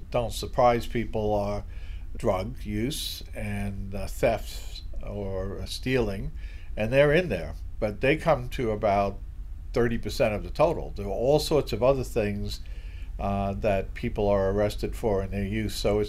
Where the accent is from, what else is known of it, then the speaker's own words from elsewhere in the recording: Brooklyn, New York, United States; I grew up in Brooklyn, New York, and you know, things would happen when I was a kid.